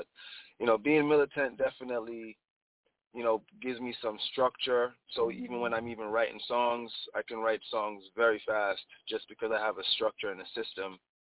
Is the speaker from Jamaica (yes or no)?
yes; Jamaica; now in United States; in a foreign land, you know, in the beginning as a youth, just trying to figure out how to maneuver America and still maintain my culture, which is being Jamaican.